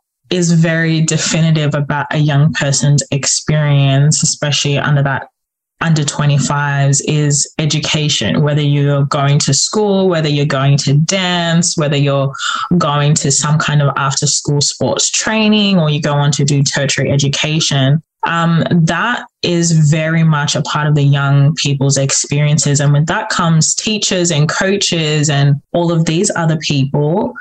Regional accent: Zimbabwe; Where I come from, I'm originally from Zimbabwe

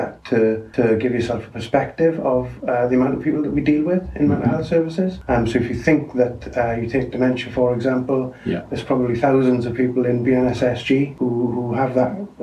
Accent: Wales, United Kingdom; I'm from the Rhondda Valleys in Wales.

